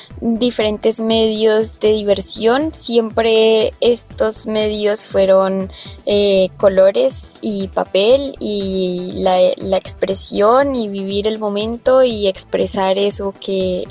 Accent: Yopal, Casanare, Colombia; also born or lived in Bogotá / Villavicencio / Medina / Villanueva; now in Meta, Colombia; que he vivido toda mi vida en el llano, me he criado en el llano, nací en Bogotá, sí, pero desde que tengo un año viví en Villavicencio, luego viví en Medina, Cundinamarca, luego viví en Villanueva, Monterrey, me crié en Yopal y estoy de nuevo aquí en el Meta

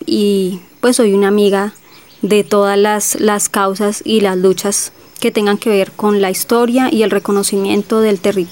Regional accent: Tibacuy, Cundinamarca, Colombia; Yo soy nativa del municipio de Tibacuy, soy líder del municipio

